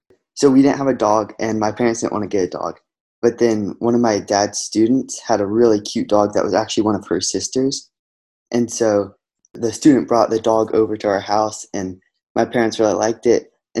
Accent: Oregon, United States; also born or lived in Baltimore; I was born in Baltimore, so I lived there for 3 years, and then we moved out to Oregon.

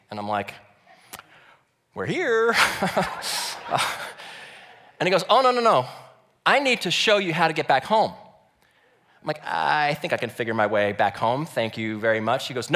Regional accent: New Jersey, United States; I said, no, I'm from New Jersey. I moved here.

